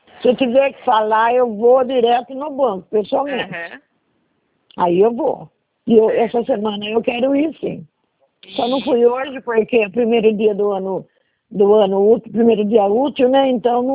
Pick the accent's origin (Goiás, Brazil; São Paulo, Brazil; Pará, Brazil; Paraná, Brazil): São Paulo, Brazil; Araras; Eu sou de Araras.